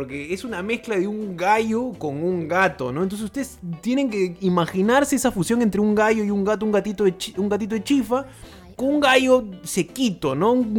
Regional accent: Peru; a nuestra identidad como peruanos y a lo que tenemos que vivir desde que nacemos en esta tierra.

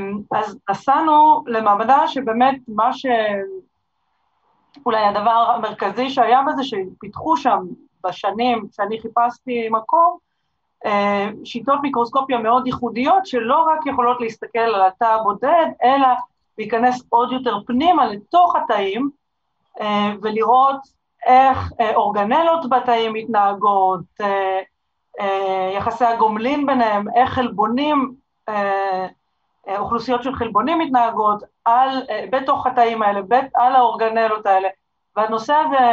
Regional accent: Jerusalem, Jerusalem District, Israel; אז אני מירושלים במקור

